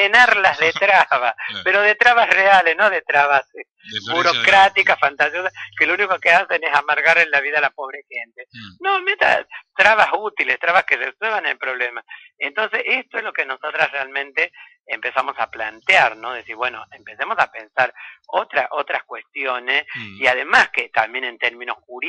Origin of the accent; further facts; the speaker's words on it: Salta, Argentina; que yo soy salteña.